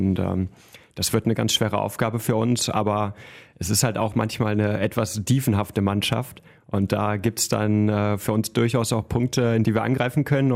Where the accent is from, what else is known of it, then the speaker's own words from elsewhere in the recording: Solingen, North Rhine-Westphalia, Germany; Wir kommen beide aus Solingen, wir fühlen uns der Stadt sehr verbunden, haben unsere Familien hier.